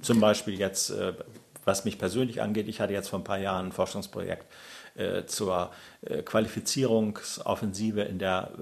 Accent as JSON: {"language": "German", "region": "Bremen", "country": "Germany", "tie": "born or raised there", "said": "Ich bin hier in Bremen geboren und so ein typischer Bremer. Also habe selten das Bundesland verlassen. Nur arbeitsmäßig mal zwischendurch eine Zeit in Hannover gehabt. Ansonsten bin ich eigentlich hier richtig tief verwurzelt."}